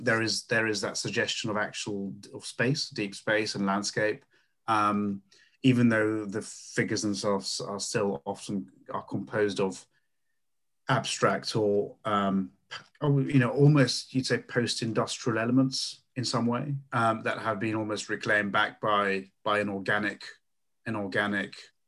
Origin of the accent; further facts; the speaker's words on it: Bratislava Region, Slovakia; So I'm from Slovakia, even though I was born and raised near Bratislava, and my parents studied and worked there, so it was close to the capital city.